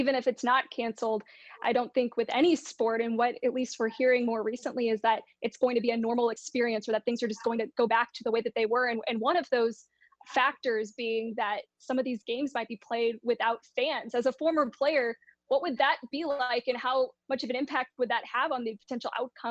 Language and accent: English; St. Louis, Missouri, United States; I'm from St. Louis originally and have now worked in Kansas City for a few years.